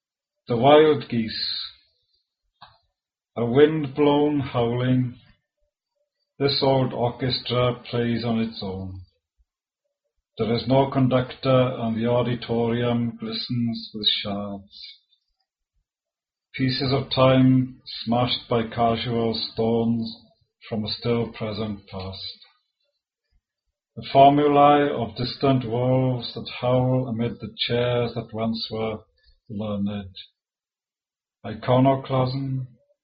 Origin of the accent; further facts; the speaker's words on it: Wales, United Kingdom; first language Welsh; English is a second language; That is my native language, which is the Welsh language, and in the English language.